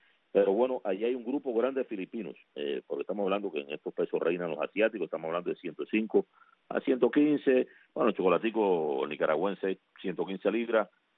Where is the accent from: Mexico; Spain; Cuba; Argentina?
Cuba; yo honestamente soy cubano